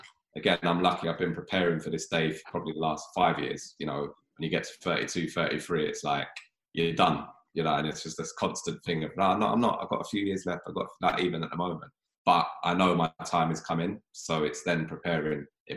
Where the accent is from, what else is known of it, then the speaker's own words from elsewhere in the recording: England, United Kingdom; I'm English